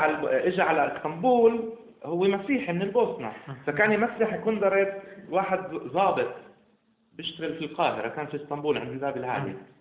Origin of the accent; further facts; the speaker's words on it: Palestine; أنا دائما بقول يعني أنا فلسطيني أكتب رواية